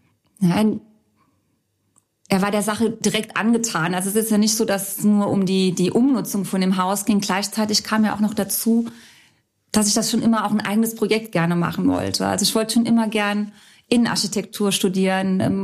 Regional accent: Rhineland-Palatinate, Germany; Ich komme eigentlich aus der Nähe von Kaiserslautern

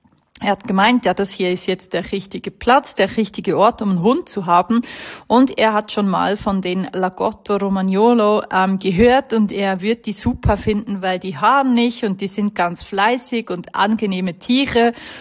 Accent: Bern, Switzerland; bin ich zurück nach Bern in mein altes Kinderzimmer, da wo ich aufgewachsen bin.

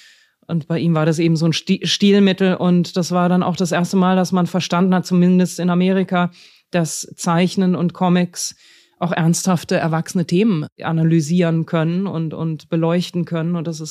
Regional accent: Germany; Also für mich als Deutsche war das einfach ein sehr intensives Erlebnis

